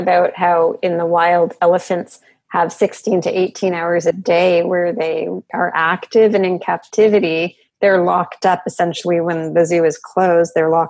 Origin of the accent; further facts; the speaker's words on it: Toronto, Ontario, Canada; to me as a Canadian child growing up in Toronto, the place that you went to see an elephant that was natural was literally the zoo.